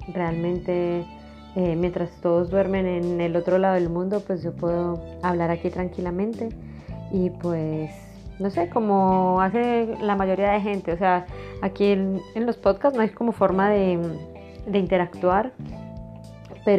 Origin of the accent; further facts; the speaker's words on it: Colombia; moved away as an adult; now in Japan; de mi experiencia como colombiana y de haber vivido en Colombia pues 30 y pico de años, y ahora, ¿cierto? Que llevo ya 4 años viviendo en Japón